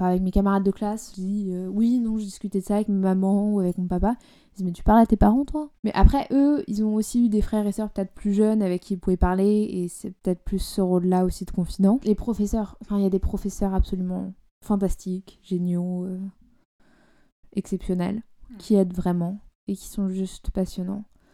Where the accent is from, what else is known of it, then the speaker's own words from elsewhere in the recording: Paris, Île-de-France, France; Pigalle, c'est juste au sud de là où j'ai grandi.